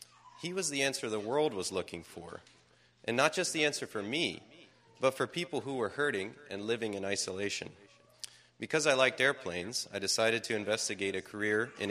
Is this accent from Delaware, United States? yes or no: yes; Delaware, United States; I grew up here in Slower Lower Delaware